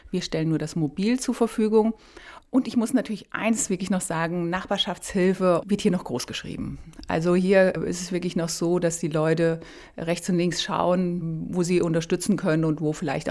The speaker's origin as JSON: {"language": "German", "town": "Nüsttal", "region": "Hesse", "country": "Germany", "tie": "born or raised there", "said": "Ich bin hier schon in Nüstal geboren und auch aufgewachsen"}